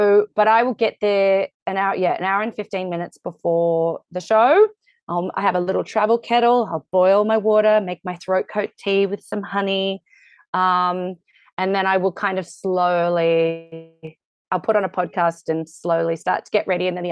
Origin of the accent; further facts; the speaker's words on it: Australia; I'm very Australian about it.